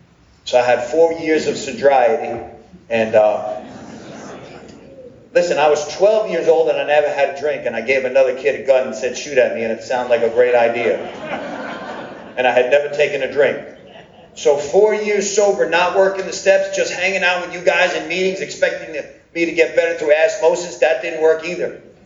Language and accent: English; New York, United States; they realized I'm from Long Island tribe, like the Italians. I'm a half Jewish, half Italian.